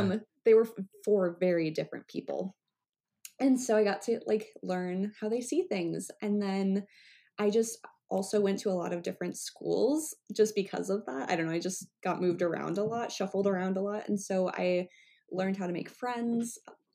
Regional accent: Omaha, Nebraska, United States; Well, I would say I live in Omaha, and that's where I've grown

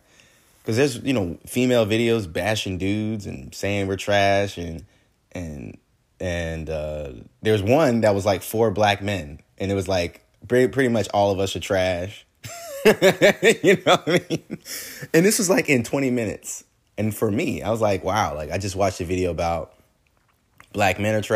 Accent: England, United Kingdom; and they find out I'm English, they want to speak English.

